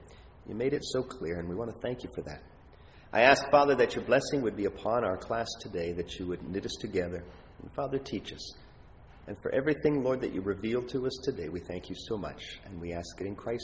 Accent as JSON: {"language": "English", "country": "Canada", "said": "In Canada, we lack those things. To be Canadian is almost secondary."}